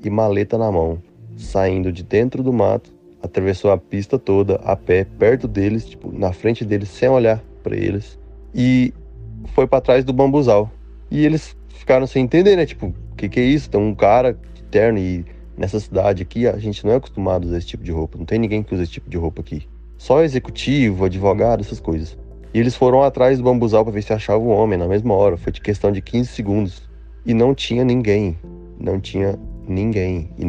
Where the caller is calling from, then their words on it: Goiás, Brazil; eu tenho 21 anos, sou do interior do Goiás.